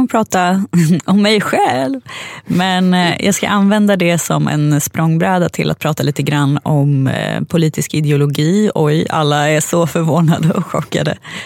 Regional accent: Gävle, Gävleborg County, Sweden; born there; Jag var folkbokförd i Sandviken när jag föddes, men jag är egentligen född på Gävle lasarett.

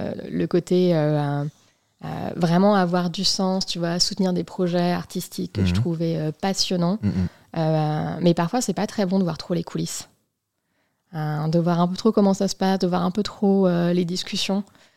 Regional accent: Centre-Val de Loire, France; Alors moi, je suis de la région centre, je suis genre du milieu de la diagonale du vide. Non mais vraiment, hein, genre je viens de au-dessus de la Creuse

